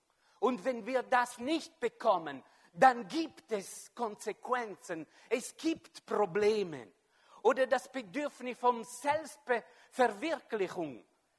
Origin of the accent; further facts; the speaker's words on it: Switzerland; Und wir als Schweizer, wir sind so Spezialist, wir sind versichert.